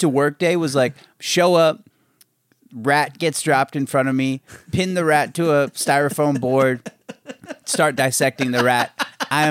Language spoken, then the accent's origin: English; Maryland, United States; I grew up in Maryland, the suburbs of Maryland.